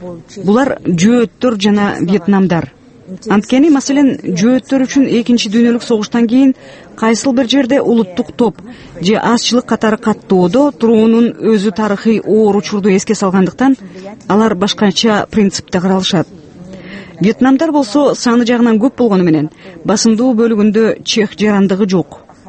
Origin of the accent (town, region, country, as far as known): Kazakhstan; born or raised there